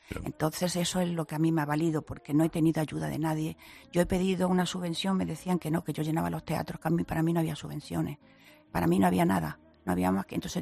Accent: Spain; yo quería estar en España, que es mi tierra y es mi país

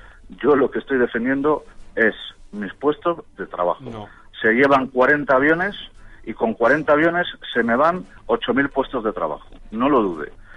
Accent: Spain; ya me pongo como espectador y como español

